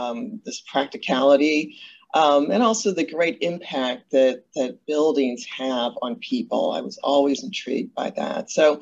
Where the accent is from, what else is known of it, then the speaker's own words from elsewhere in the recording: Chicago, Illinois, United States; And, I was born and raised in Chicago, and one of five.